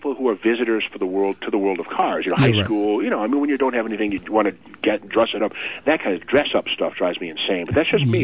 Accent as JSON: {"language": "English", "region": "Massachusetts", "country": "United States", "lives_now": "California, United States", "said": "I was in California from Massachusetts"}